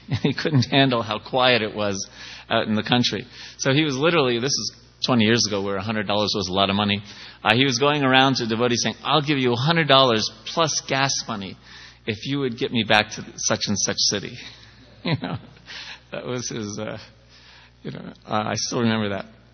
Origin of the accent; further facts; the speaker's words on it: New York City, New York, United States; I wouldn't know. I'm from New York City.